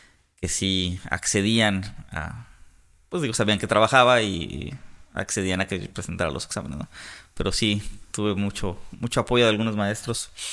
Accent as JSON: {"language": "Spanish", "town": "Morelia", "region": "Michoacán", "country": "Mexico", "tie": "born or raised there", "said": "Yo nací en Morelia, Michoacán. Ahí crecí, ahí me desarrollé, ahí estudié la carrera en la Universidad Michoacana de San Nicolás de Hidalgo, soy nicolaita."}